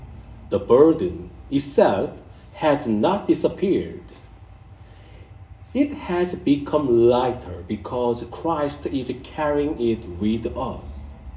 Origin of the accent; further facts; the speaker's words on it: South Korea; I saw the yoke in my hometown in Korea. It's a farming area.